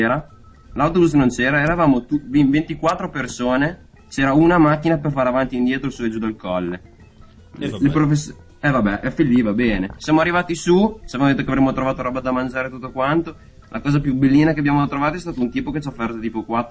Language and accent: Italian; Bologna, Emilia-Romagna, Italy; No, sono di Bologna Centro.